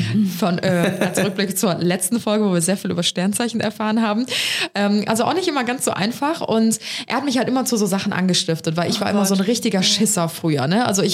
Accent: Cologne, North Rhine-Westphalia, Germany; Und dann sind wir damals bei uns in Ehrenfeld, haben wir da gewohnt, da gab es den Blücherpark

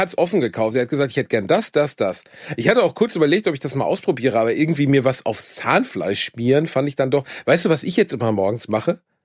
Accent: Germany; Hallo, ich bin Deutscher.

